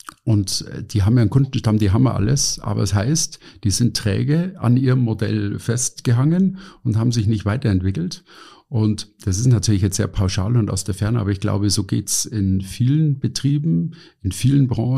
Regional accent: Munich, Bavaria, Germany; ich komme aus München, südlich von München ist der Starnberger See

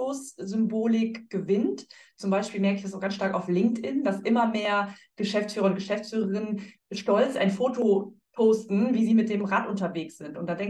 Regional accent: Nordhorn, Lower Saxony, Germany; Ich komme aus Nordhorn, einer kleinen Stadt

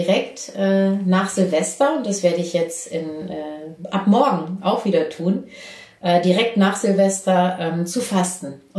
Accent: Berlin, Germany; wir kommen ja beide aus Berlin

